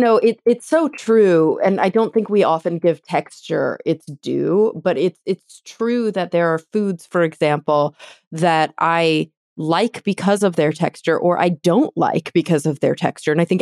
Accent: Texas, United States; So I grew up in Texas, mm-hmm. and I didn't think I liked green beans when I was a kid, because I was used to a very Texas way of cooking green beans

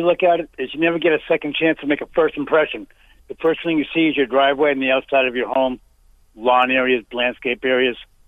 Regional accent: Brewster, Massachusetts, United States; I grew up right here in Brewster, right across the street from a large nursery.

